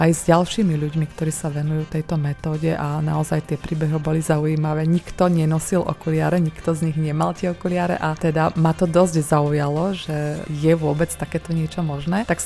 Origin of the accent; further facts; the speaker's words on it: Revúca, Banská Bystrica Region, Slovakia; now in Banská Bystrica, Slovakia; Ja som rodáčka z Revúcej, čiže z mesta prvého slovenského gymnázia, to určite mnohí poznajú. Tam som vlastne žila do svojich 32 rokov.